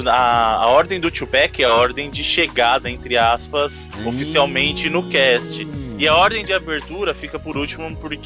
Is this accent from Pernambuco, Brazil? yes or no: no; Bahia, Brazil; Eu sou baiano, rapaz, me respeite.